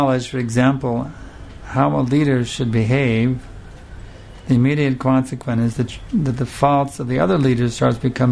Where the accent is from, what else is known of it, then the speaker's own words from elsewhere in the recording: United States; now in India; See, I'm from America, but there's no such thing as a joint family in America. So I haven't lived here in India long enough to see any joint families that I can think of.